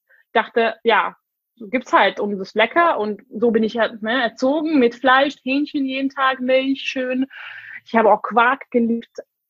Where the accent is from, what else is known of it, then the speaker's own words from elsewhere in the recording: Hungary; first language English; now in Berlin, Germany; Ich wohne seit 6 Jahren in Berlin. Ursprünglich komme ich aus Ungarn, aber ich bin mit Englisch und Ungarisch aufgewachsen. Mein Papa kommt aus Schottland.